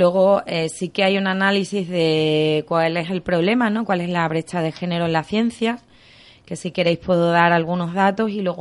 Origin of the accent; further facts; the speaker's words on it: Badajoz, Extremadura, Spain; un cole de mi tierra, de Badajoz, ahí que me sale el acento de repente.